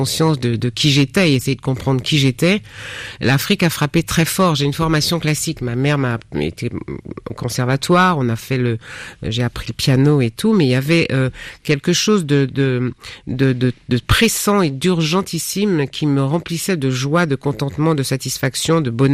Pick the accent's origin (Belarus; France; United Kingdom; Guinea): France; Antilles; Nous sommes la diaspora. Moi, je viens des Antilles.